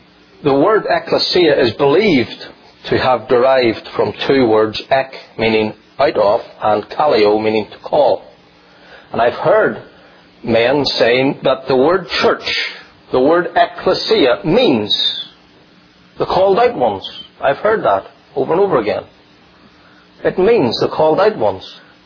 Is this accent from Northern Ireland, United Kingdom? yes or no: yes; Northern Ireland, United Kingdom; where I grew up in Northern Ireland, we still use that word, the old Scottish word Kirk